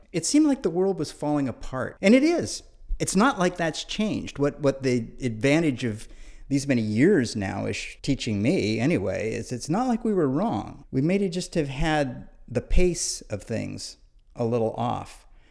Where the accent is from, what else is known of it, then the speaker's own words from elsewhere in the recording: Toronto, Ontario, Canada; born there; I was born in Toronto, Canada, in 1947.